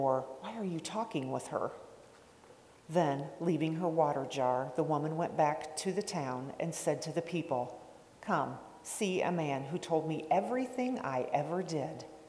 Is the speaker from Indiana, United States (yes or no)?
yes; Remington, Indiana, United States; And we come from Remington, Indiana, not too far from here.